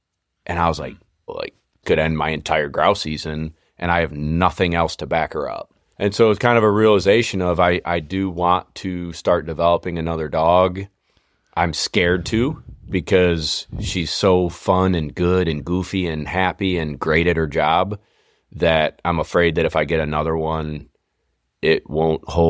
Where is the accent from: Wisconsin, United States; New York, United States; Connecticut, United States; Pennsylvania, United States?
New York, United States; Syracuse; I'm from Syracuse, New York.